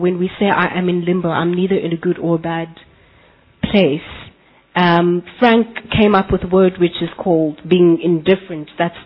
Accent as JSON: {"language": "English", "country": "South Africa", "said": "I'm from South Africa."}